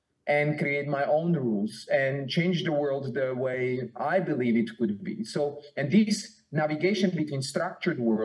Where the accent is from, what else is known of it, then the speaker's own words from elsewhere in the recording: Slovakia; English is a second language; I am coming from Slovakia. I was growing in a very mountainary kind of landscape. So I was in the mountains a lot